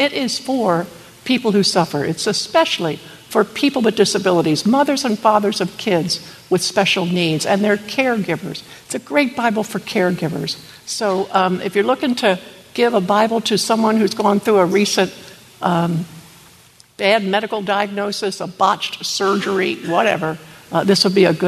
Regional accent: Maryland, United States; Because I'm from Maryland. And so, you know, I like oyster stew and all that good stuff. I love my mother's crab cakes.

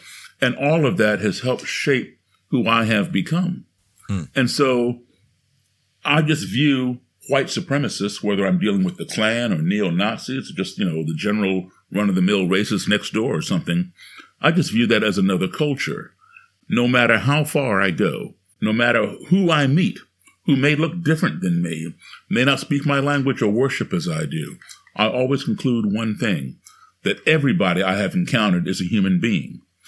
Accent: United States; So I grew up as an American embassy kid, traveling all over the world, starting at the age of three.

